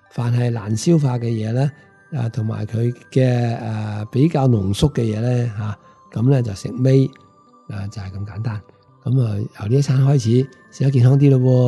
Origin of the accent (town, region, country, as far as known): Hong Kong